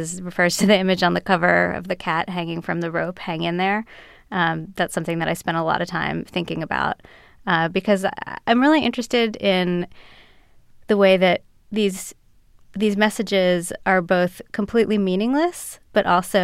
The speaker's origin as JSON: {"language": "English", "town": "Philadelphia", "region": "Pennsylvania", "country": "United States", "tie": "born or raised there", "said": "where we grew up in Philadelphia"}